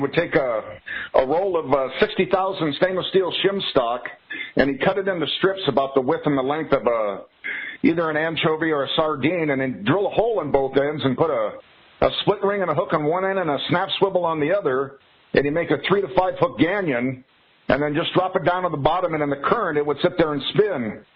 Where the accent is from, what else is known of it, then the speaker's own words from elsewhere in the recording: Santa Barbara, California, United States; Growing up in Santa Barbara as a kid, my dad used to take me out on the sport boats